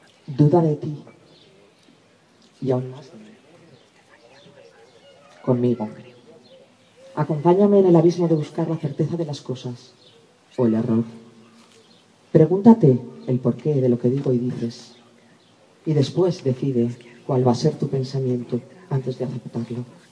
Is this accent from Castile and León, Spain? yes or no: yes; Segovia, Castile and León, Spain; vengo de Segovia.